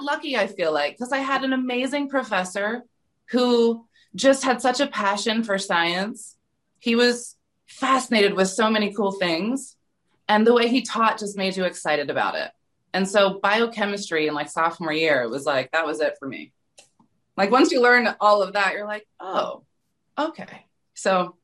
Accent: Philadelphia, Pennsylvania, United States; I was actually in North Jersey at the time, because I'm from Philadelphia

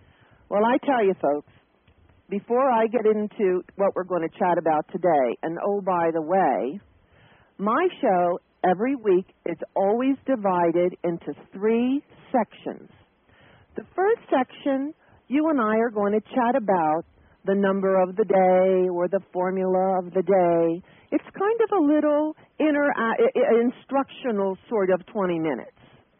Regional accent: New York City, New York, United States; I had prepared to go in December back to New York City. I'm from that area. I'm from the East Coast, and I haven't been to New York for a while

